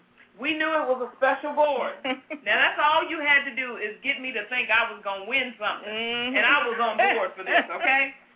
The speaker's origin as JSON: {"language": "English", "town": "Houston", "region": "Texas", "country": "United States", "tie": "born or raised there", "said": "I grew up in Houston, Texas, and my fifth grade teacher was Miss Verna Jones."}